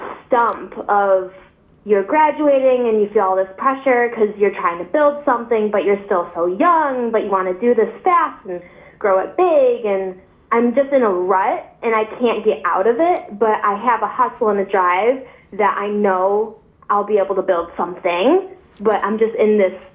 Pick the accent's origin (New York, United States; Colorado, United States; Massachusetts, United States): New York, United States; Buffalo; Sweet! I'm from Buffalo, New York.